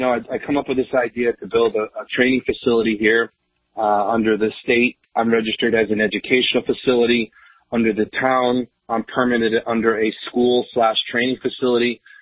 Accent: New York, United States; now in Vermont, United States; you know, for me personally, you know, I grew up in New York. You know, everybody in my neighborhood was a little bit of everything.

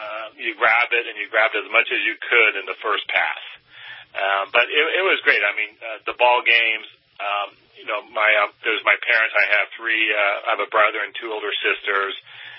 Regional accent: Anaheim, California, United States; I grew up in Anaheim, not far from Disneyland.

